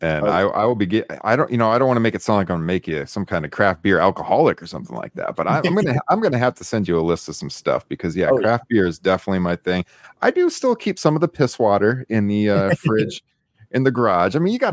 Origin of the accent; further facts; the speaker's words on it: Iowa, United States; this is Big Grove Brewery out of my home state of Iowa, Iowa City.